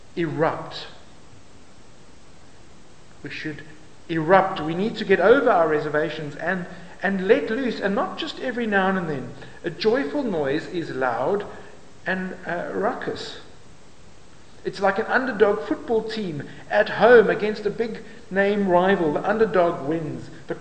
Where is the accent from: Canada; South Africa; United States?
South Africa; I'm a British South African.